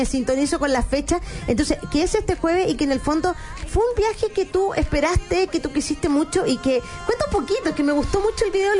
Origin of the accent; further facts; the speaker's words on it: Chile; que también como chilenos podemos incorporar.